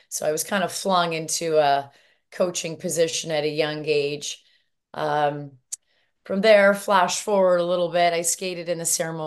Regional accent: Calgary, Alberta, Canada; I'm originally from Calgary.

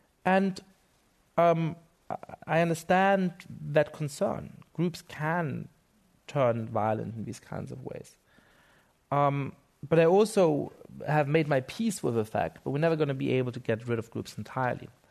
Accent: Munich, Bavaria, Germany; when I was growing up in Munich, I was a fan

